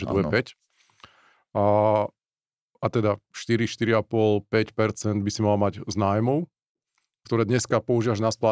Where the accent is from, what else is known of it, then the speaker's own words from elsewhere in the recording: Žilina, Žilina Region, Slovakia; trojizbáky, kde ja som vyrastal, trojizbák paneláku na Solinkách